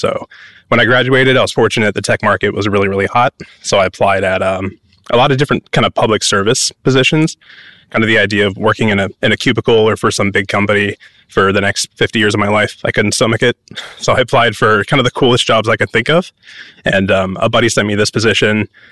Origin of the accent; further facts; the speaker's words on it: Houston, Texas, United States; Yeah, I was born and raised in Houston.